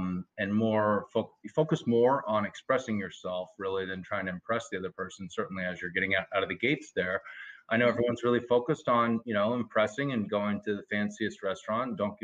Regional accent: Atlanta, Georgia, United States; also born or lived in Chattanooga; I live here in New York City. I'm from Atlanta. Originally, I was born actually in Chattanooga, Tennessee, but grew up in Atlanta for about 14, 15 years.

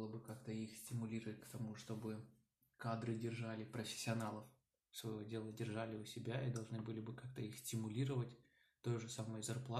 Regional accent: Ukraine; Мы сами из Украины.

